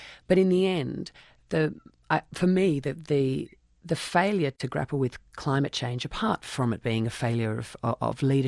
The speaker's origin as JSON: {"language": "English", "country": "Australia", "said": "And I think it's being Australian, because it's such has always been a fragile climate."}